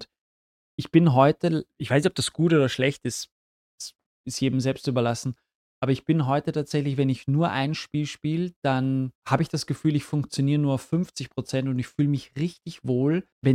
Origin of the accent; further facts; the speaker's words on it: Vienna, Austria; Wir hatten einen großen Wald bei uns. Wir haben im 14. Bezirk, wer Wien kennt, Steinhofgründe.